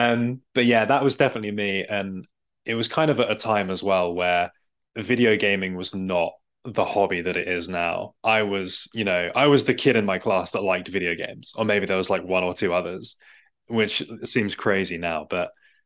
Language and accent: English; East of England, United Kingdom; I am from the UK. I grew up just north of London, a place called Hertfordshire, which is, home counties. My accent is very typical of that, so you can definitely geolocate me just by the way that I talk.